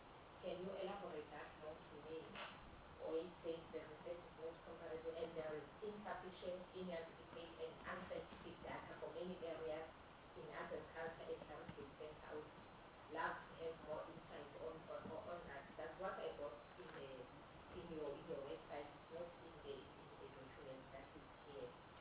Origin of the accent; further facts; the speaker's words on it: Maputo, Maputo City, Mozambique; because I come from Maputo